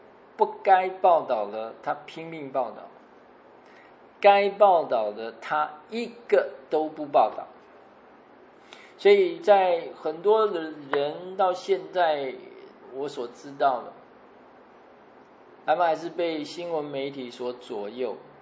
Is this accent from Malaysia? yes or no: no; United States; 我们美国人不可以再让川普再当四年总统